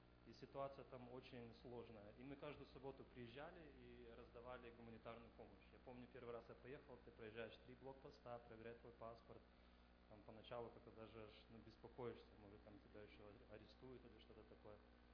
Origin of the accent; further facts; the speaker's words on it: United States; Потому что как бы я вырос в Америке, живу в Америке